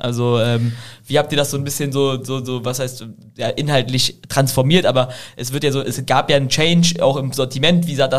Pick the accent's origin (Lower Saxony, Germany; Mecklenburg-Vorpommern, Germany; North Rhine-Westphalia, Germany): North Rhine-Westphalia, Germany; Cologne; ich komme aus Köln-Ehrenfeld, das ist halt eher so ein bisschen das Hipster-Ding.